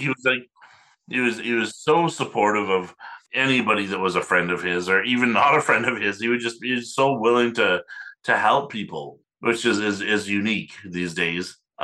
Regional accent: Edmonton, Alberta, Canada; born there; and as some of you may know, I was born in Edmonton and I have a lot of family there still.

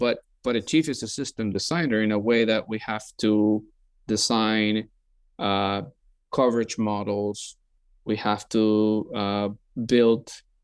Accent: Cartagena, Bolívar, Colombia; So I'm from Colombia, not Colombia, the University of Colombia, the country, which has been mistaken a couple times, and the city is Cartagena.

